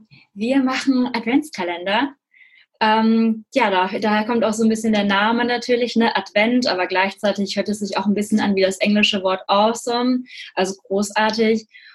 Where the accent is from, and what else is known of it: Cologne, North Rhine-Westphalia, Germany